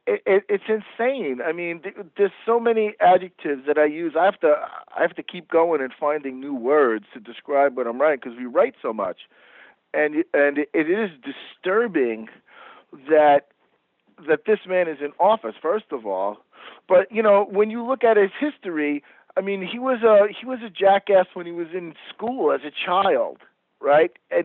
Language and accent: English; Queens, New York, United States; I grew up in Queens, where, I mean, I haven't lived there now in a number of years